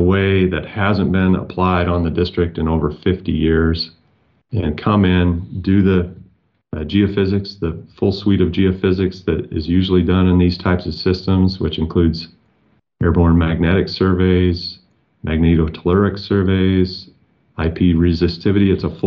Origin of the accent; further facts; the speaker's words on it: Midwest, United States; I grew up in the Midwest and learned about mountains in the La Plata Mountains